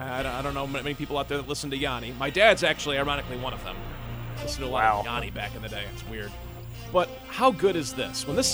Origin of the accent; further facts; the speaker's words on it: United States; I'm an American.